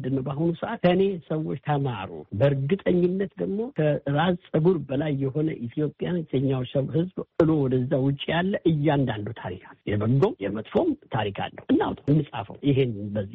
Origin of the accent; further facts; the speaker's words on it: Addis Ababa, Ethiopia; ዋሬና ካዛንቺስ ነው ተወልጄ ያደግኩት እና እድገቴና ትምህርቴም ካዛንቺስ ነው። ሃይስኩልም ኤሌመንተሪ ምኑን የተማርኩትም ካዛንቺስ ነው።